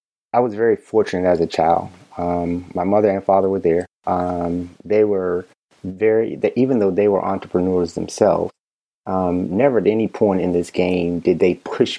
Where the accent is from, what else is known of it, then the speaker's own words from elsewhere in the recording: Wilmington, North Carolina, United States; now in Raleigh, United States; So I am African American. I'm born and raised in Wilmington, North Carolina. I'm on the coast. So I am a Carolina baby, but I have lived most of my life here, actually all of my life in North Carolina.